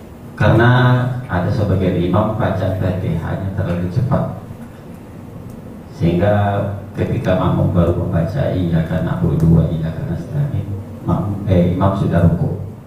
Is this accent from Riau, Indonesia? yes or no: yes; Kampar, Riau, Indonesia; berasal dari Kampar.